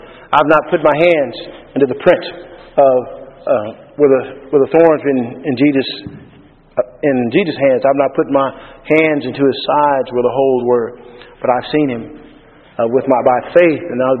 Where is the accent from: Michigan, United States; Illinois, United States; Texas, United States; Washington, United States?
Texas, United States; I grew up in Texas where it was very hot.